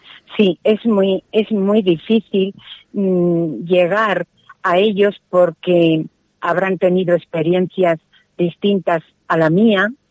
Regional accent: Cerecinos de Campos, Castile and León, Spain; born there; Y yo nací en Cerecinos de Campos y también en aquella parroquia.

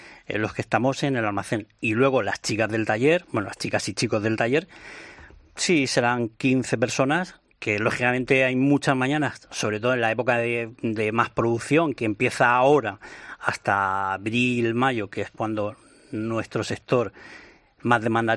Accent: Castilla-La Mancha, Spain; Ponemos que somos de Jin. Y de un país de cuyo nombre sí queremos acordarnos, que es España, lógicamente.

